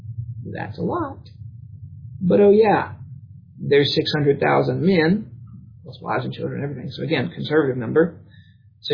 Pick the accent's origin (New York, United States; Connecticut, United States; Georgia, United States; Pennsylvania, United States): Georgia, United States; Tifton; So, if you were in my hometown, Tifton, and you knew where these things were, folks at church tonight will understand, you know, the whole downtown is covered by that mile and a half radius circle.